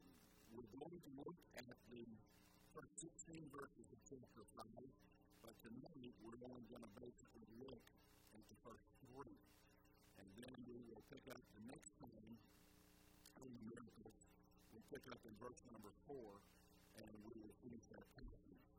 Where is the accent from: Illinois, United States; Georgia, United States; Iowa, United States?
Georgia, United States; Savannah; We didn't have a huge porch in the house that I grew up in Savannah, but when I was a boy